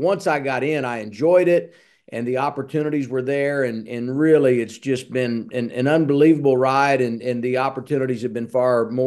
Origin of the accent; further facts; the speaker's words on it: Indianapolis, Indiana, United States; I grew up in Indianapolis, so when motorsports was happening and it was a part of my life, it was always IndyCar